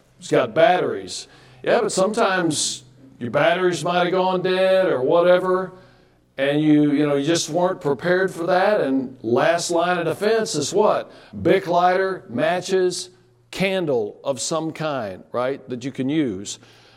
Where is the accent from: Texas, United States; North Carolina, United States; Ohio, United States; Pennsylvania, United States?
Texas, United States; I growing up in Texas and Boy Scout, we used to camp a lot with different caves and stuff up in the West Texas where I was from.